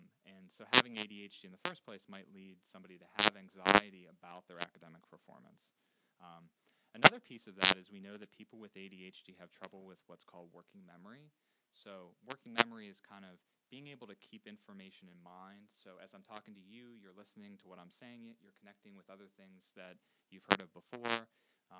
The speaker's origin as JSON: {"language": "English", "town": "Pittsburgh", "region": "Pennsylvania", "country": "United States", "tie": "born or raised there", "also_born_or_lived": "New York / North Carolina / Virginia", "said": "So I grew up in Pittsburgh. I went to Cornell University as an undergraduate in New York. Then I went to Duke University Medical Center that I was describing earlier."}